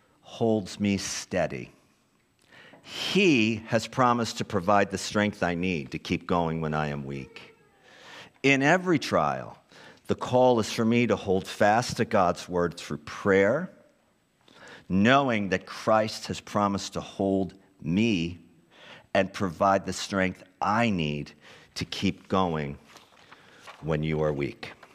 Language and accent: English; Philadelphia, Pennsylvania, United States; Make sure we say this with some gusto. I'm from Philadelphia.